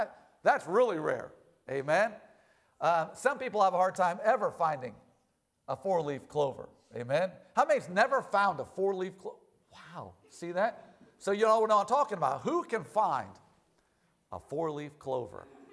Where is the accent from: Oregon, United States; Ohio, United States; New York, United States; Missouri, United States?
Ohio, United States; born there; I was born in Ohio, in this country.